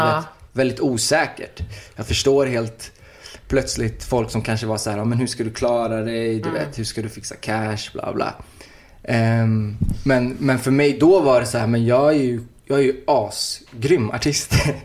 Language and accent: Swedish; Uddevalla, Västra Götaland County, Sweden; för att jag kom ju från Uddevalla, det var en liten stad.